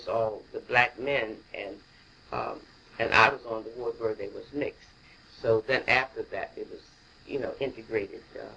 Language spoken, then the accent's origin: English; Gravel Hill, United States; also born or lived in Philadelphia; I was born in Philadelphia, and because my parents were living there at the time. And we didn't stay in Philadelphia long. They said they moved back here on Gravel Hill right after I was born. So Gravel Hill's all I've known.